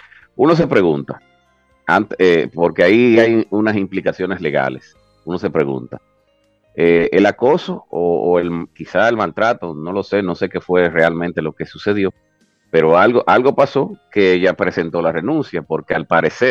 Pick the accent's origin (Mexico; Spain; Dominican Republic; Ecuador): Dominican Republic; si yo, como dominicano, voy a Estados Unidos